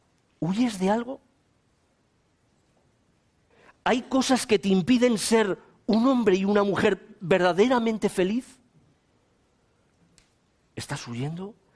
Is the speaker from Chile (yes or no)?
no; Valladolid, Castile and León, Spain; tuve la oportunidad de volver a mi ciudad natal, Valladolid